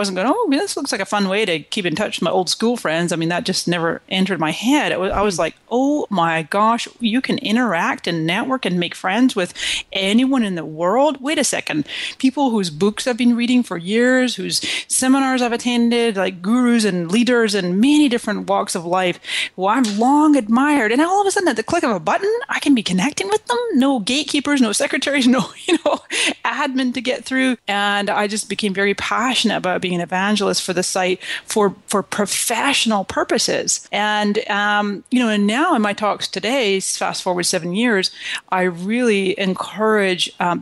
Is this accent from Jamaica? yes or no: no; Scotland, United Kingdom; also born or lived in Canada; now in United States; I came to this country in 1999 from Scotland, and before that I was born in Canada.